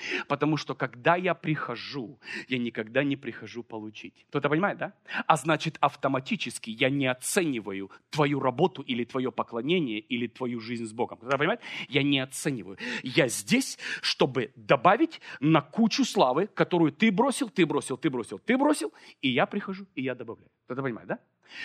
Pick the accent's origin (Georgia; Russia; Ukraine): Ukraine; мы росли, знаете, в Советском Союзе еще тогда. Это была Украина, это была беднота.